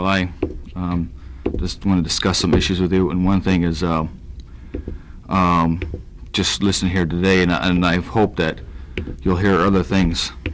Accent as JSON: {"language": "English", "town": "Nenana", "region": "Alaska", "country": "United States", "said": "I'm from Nenana, and I'm Alaska Native, and I'm very proud of it."}